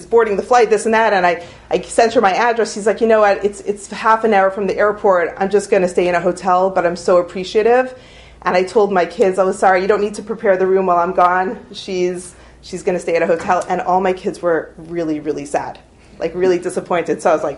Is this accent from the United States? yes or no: no; Toronto, Ontario, Canada; So I saw this at home growing up in Toronto.